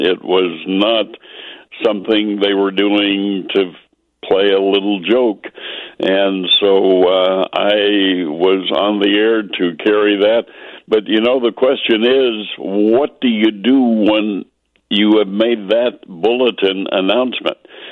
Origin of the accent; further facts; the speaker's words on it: Wisconsin, United States; I grew up in Wisconsin